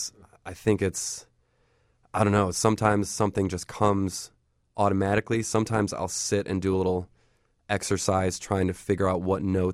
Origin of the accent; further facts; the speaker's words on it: Libertyville, Illinois, United States; I am originally from the north suburbs, Libertyville.